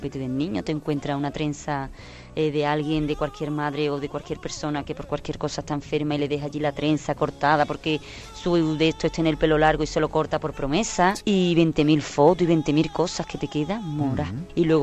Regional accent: Écija, Andalusia, Spain; Por favor, a toda aquella persona que no iros a la playa ni nada, veniros a mi pueblo.

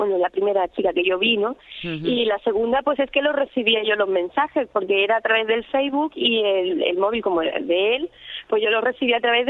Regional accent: Cádiz, Andalusia, Spain; Yo soy de Cádiz.

